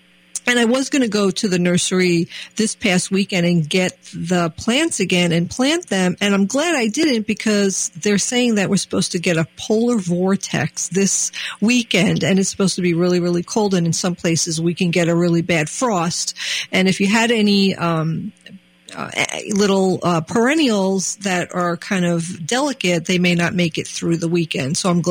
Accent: New York, United States; I'm from New York. We don't call it boulevard.

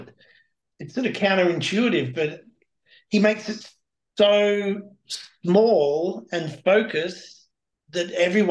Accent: Brisbane, Queensland, Australia; born there; I was born in Brisbane, and there's a beach about an hour and a half away called Caloundra. So probably there, probably near where I was born

